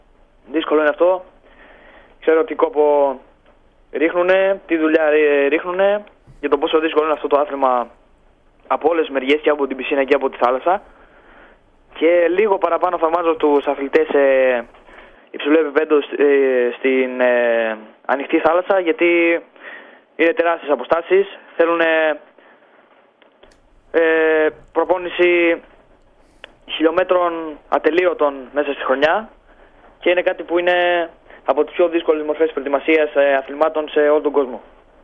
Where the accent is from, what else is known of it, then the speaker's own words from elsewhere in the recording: Greece; Είμαι πρώτα απ' όλα περήφανος που είμαι Έλληνας.